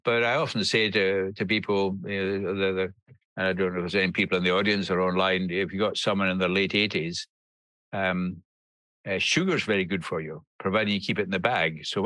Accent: Glasgow, Scotland, United Kingdom; I grew up in Glasgow before the Clean Air Act

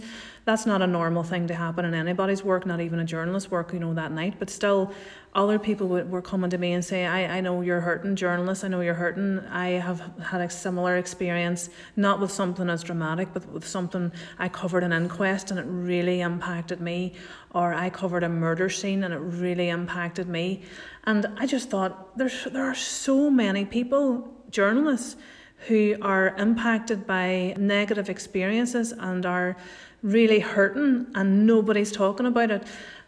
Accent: Northern Ireland, United Kingdom; growing up in Northern Ireland, there was always news happening.

